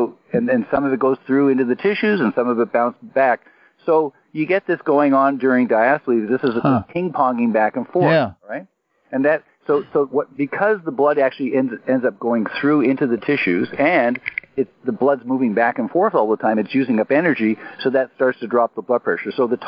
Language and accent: English; Canada; now in United States; I'm Canadian, so I'm American now. I'm a dualist